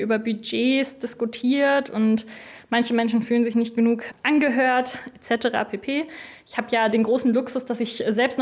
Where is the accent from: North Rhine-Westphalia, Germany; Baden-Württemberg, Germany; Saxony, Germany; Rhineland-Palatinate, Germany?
North Rhine-Westphalia, Germany; Kürten; now in Frankfurt am Main, Germany; ich bin 25 Jahre alt, ich komme hier aus Kürten, wohne derzeit in Frankfurt am Main.